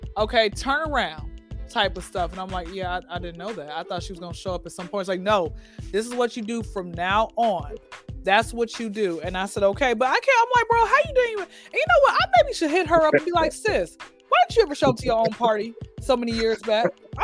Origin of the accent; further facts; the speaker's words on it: Atlanta, Georgia, United States; born and raised in Atlanta.